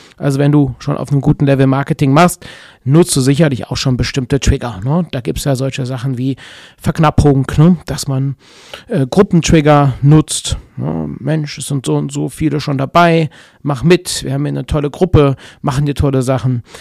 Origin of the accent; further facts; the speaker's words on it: North Rhine-Westphalia, Germany; Das sagt man bei uns in Köln und in Aachen im Rheinland immer.